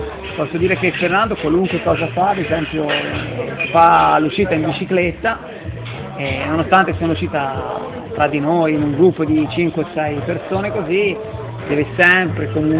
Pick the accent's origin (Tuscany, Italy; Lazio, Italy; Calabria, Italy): Tuscany, Italy; Viareggio; sono una persona di Viareggio che lavora